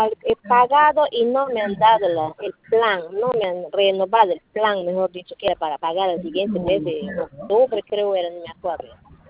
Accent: Iquitos, Loreto, Peru; soy de Iquitos, me he ido a la central de Iquitos, tampoco me han dado solución.

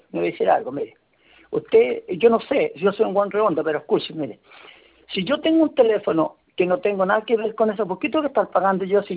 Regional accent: Requínoa, O'Higgins, Chile; Mira aquí en Requina, yo soy de Requina

